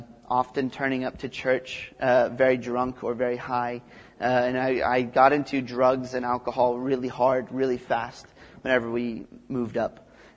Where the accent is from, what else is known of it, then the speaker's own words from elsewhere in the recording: Texas, United States; So I grew up in Texas, which is the greatest state in the United States of America.